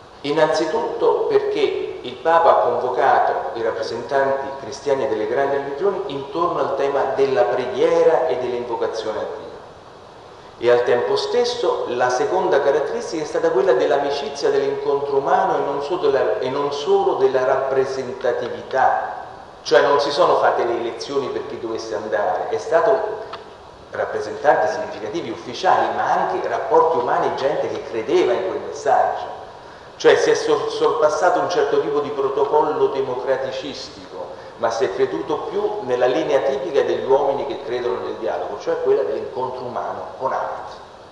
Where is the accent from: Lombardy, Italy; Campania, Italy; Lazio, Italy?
Lazio, Italy; Rome; adesso lo dico, da romano